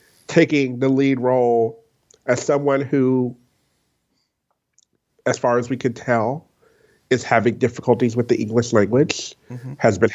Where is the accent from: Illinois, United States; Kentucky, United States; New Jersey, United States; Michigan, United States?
Kentucky, United States; Like, but I'm from Kentucky, and KFC is, like, everywhere.